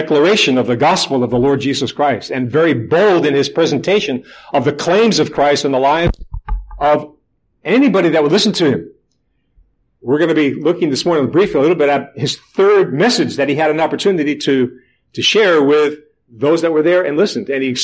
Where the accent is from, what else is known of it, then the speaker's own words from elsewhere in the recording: Yonkers, New York, United States; when we were growing up in Yonkers